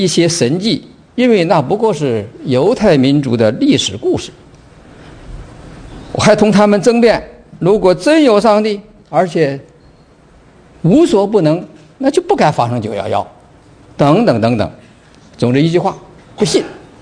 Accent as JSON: {"language": "Chinese", "region": "Beijing", "country": "China", "said": "我来自中国北京，今年68岁。按国内的说法呢，我是一个生在旧社会、长在红旗下的新中国知识分子"}